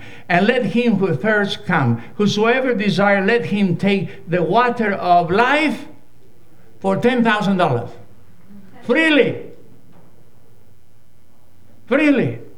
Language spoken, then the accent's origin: English; California, United States; I come from California.